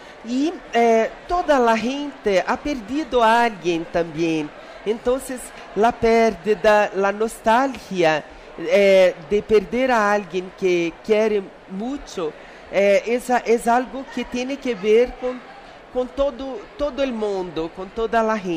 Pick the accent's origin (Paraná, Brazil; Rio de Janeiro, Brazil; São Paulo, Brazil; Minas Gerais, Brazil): Minas Gerais, Brazil; Ouro Preto; Spanish is a second language; Yo soy de Ouro Preto, Minas Gerais